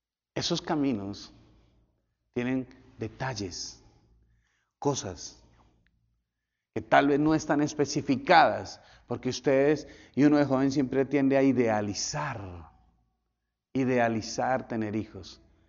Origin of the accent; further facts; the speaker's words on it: Colombia; now in United States; Fácil en mi país, que es un 24 festivos cada año, aquí son solo 4. El lunes pasado fue festivo en Colombia